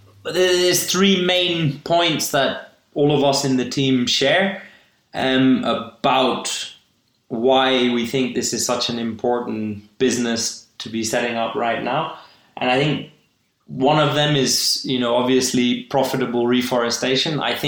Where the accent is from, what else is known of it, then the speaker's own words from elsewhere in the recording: Kenya; born there; since I was born in Kenya